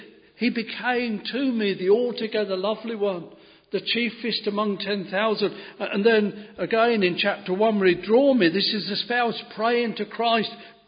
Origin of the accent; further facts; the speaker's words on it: Westoning, East of England, United Kingdom; I was brought up at Westerning in Bedfordshire